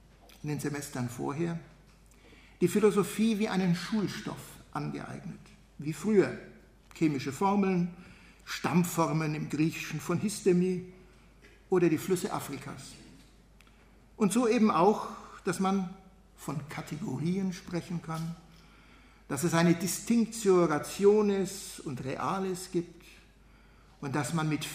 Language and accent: German; Erlangen, Bavaria, Germany; in Erlangen, meiner Heimatstadt, veranstaltet wurden.